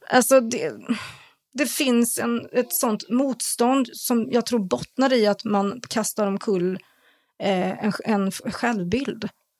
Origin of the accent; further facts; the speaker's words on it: Sweden; jag är från Sverige.